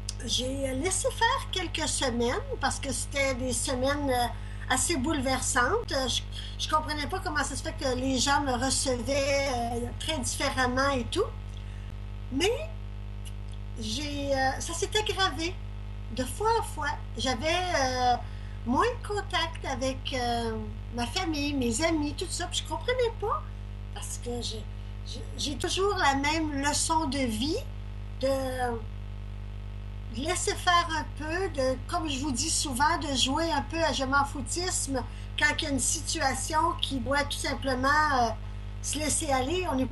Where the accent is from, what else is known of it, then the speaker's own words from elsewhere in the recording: Quebec, Canada; je suis revenue chez moi, au Québec.